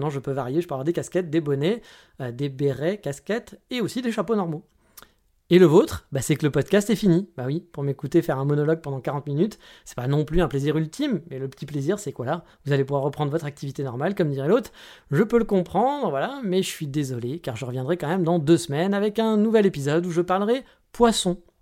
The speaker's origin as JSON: {"language": "French", "country": "France", "said": "blanc, bleu, rouge, oui, on est français, monsieur"}